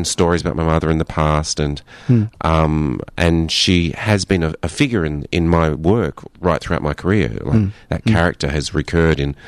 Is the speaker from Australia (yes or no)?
yes; Australia; hey, I'm an Australian filmmaker.